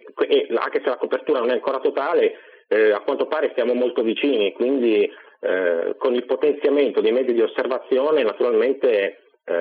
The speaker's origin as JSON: {"language": "Italian", "region": "Apulia", "country": "Italy", "said": "fa parte della mia regione di origine, perché io sono pugliese di origine, per cui in qualche maniera collego le mie due regioni, diciamo il Piemonte e la Puglia."}